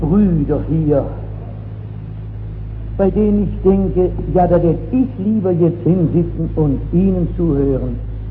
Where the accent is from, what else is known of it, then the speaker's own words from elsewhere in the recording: Northern Germany, Germany; Bei uns in Norddeutschland gibt es keine Altbierdichter, nicht wahr?